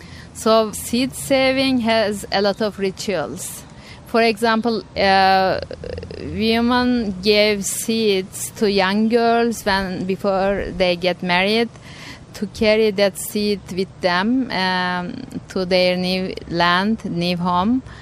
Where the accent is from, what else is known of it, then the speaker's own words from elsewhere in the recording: Turkey; English is a second language; also born or lived in Australia / New Zealand; now in Seattle, United States; I'm originally from Turkey, living in Seattle for 2 years now. Before that, I have lived in Australia and New Zealand about 11 years.